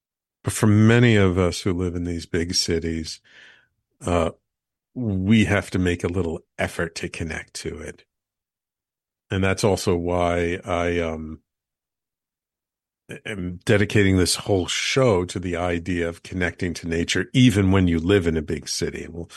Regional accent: New York City, New York, United States; I'm born and bred in New York City, grew up in the Bronx, lived in and around New York City my whole life.

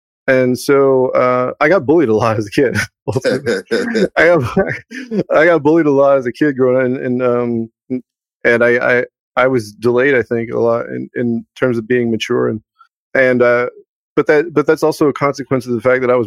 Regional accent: Houston, Texas, United States; I'm from Houston, Texas. I was raised around there. I had a pretty rough childhood.

